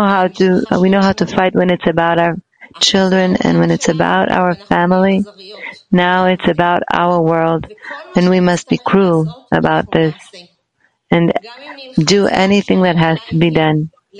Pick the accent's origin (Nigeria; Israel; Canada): Israel; I'm from Israel.